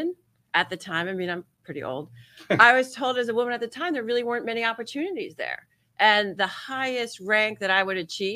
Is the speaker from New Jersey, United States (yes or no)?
yes; New Jersey, United States; I grew up in New Jersey, just outside of Manhattan.